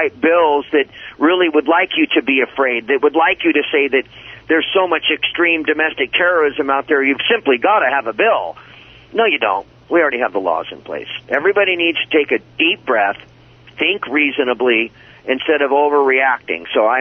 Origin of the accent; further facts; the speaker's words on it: Washington, United States; And you say, well, I'm from Washington State. And then you usually say, what's the state known for? Well, we're the Evergreen State.